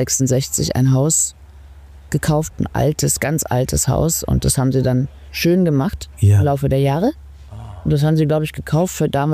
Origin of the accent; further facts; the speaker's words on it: Berlin, Germany; Ich bin halt, ich bin in Wilmersdorf geboren